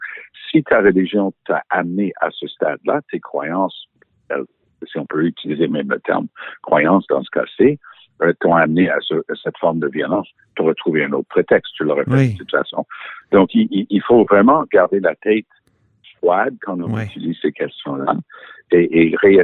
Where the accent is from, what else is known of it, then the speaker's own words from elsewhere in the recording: United Kingdom; accent: English; French is a second language; Et oui, j'ai mon passeport français, malgré mon petit accent anglais.